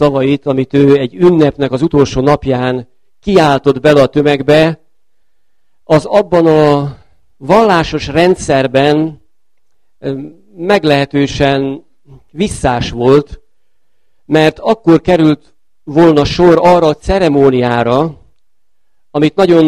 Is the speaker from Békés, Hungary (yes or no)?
yes; Békés, Hungary; born there; én Békésre tartozom, tehát ezért is említettem ezt, hogy itt születtem, és itt nyertem Szent Szellem kerességet.